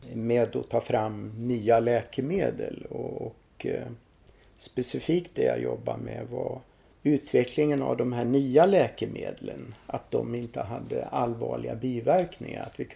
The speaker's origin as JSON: {"language": "Swedish", "region": "Värmland", "country": "Sweden", "tie": "born or raised there", "also_born_or_lived": "Stockholm", "said": "Ja, men jag är värmlänning. Nu ska vi se. Jag var 4 år när vi flyttade till Värmland."}